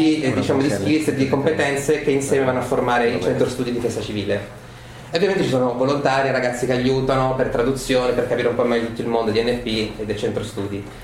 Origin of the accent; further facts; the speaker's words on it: Abruzzo, Italy; io sono abruzzese